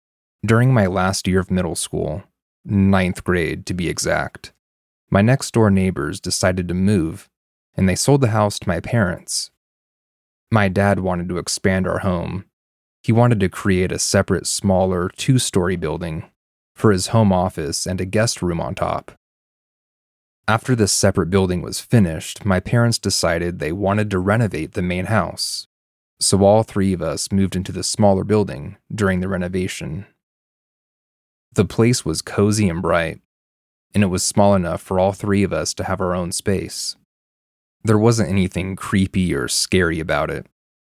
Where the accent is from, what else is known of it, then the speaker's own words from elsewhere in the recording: Indonesia; Growing up in Indonesia, hearing stories about spirits and hauntings was also not uncommon.